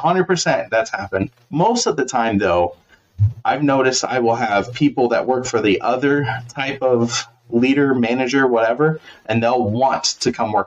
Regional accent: the South, United States; I was raised in the South, loud voice.

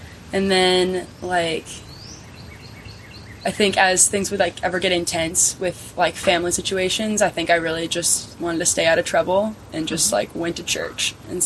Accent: Phoenix, Arizona, United States; now in Austin, United States; Yeah, I've lived in Austin for about 5 years. But I'm off to another gay capital, San Francisco, next month. I'm from Phoenix originally.

